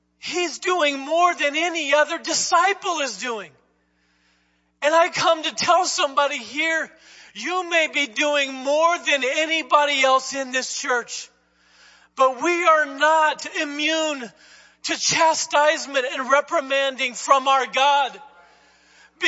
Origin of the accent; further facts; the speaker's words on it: the South, United States; I grew up in the South.